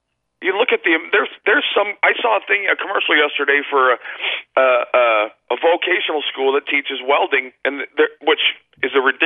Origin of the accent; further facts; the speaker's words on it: Arizona, United States; also born or lived in Alaska; I was born in Alaska, and I grew up in Arizona.